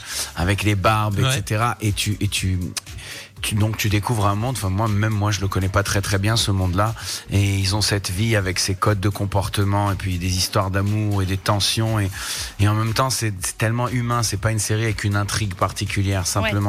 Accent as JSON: {"language": "French", "country": "France", "tie": "born or raised there", "said": "j'ai grandi en France avec l'amour des textes français, et en parallèle de tout ça, le bassin méditerranéen et tout ce qu'il apporte de soleil à ma famille par le Maroc, la Tunisie, Israël, la Grèce, etc."}